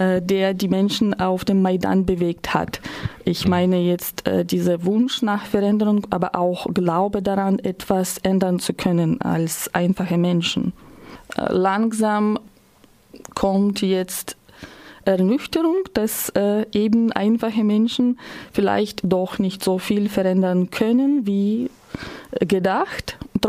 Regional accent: Ukraine; German is a second language; ich komme selbst aus der Ukraine.

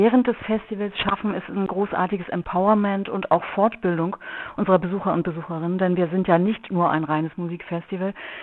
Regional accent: West Germany, Germany; wir sind Westdeutsche, wir kennen keine andere Gesellschaftsform

